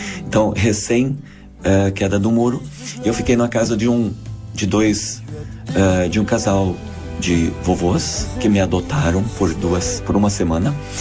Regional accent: Brazil; first language Hunsrückisch; Portuguese is a second language; a minha primeira língua é Hundsrückisch. Né, que meus pais falam até hoje.

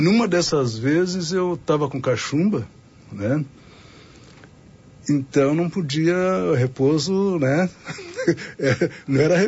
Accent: Porto Alegre, Rio Grande do Sul, Brazil; sou de Porto Alegre. Nasci no Montserrat, oriundo do Montserrat, né? Que era um bairro, na época, né? Um bairro negro, né? Parte da colônia africana, né? Na parte de cima ali da Auxiliadora

